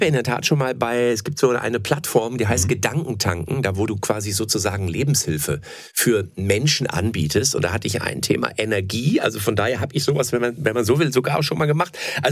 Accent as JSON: {"language": "German", "town": "Lippstadt", "region": "North Rhine-Westphalia", "country": "Germany", "said": "Ja, es ist bei uns in meiner Heimatregion in Lippstadt."}